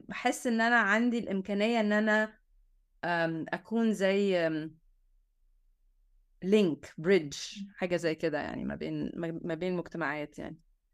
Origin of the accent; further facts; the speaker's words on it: Egypt; moved away as an adult; now in United States; بس امي سابت ايطاليا فوق 50 سنة وجات مصر. فانا ولدت في مصر وعشت في مصر طول حياتي. كنت بروح اشوف ازور ايطاليا كل صيف، اشوف جدتي وخالاتي وكده. بس عشتي كلها كانت في مصر، وبعدين من 6 سنين جيت اعمل PhD هنا في امريكا.